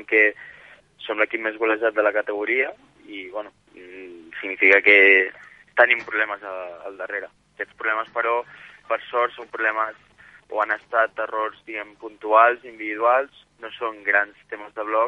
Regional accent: Catalonia, Spain; ja que som de Barcelona o Santa Coloma

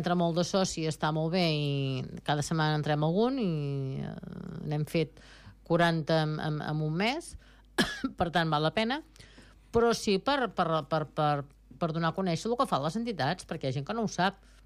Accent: Girona, Catalonia, Spain; que no sóc d'aquí jo, sóc de Girona, però bueno, em sembla que em consideres que el super escalenca, perquè hi porto ja 33 anys.

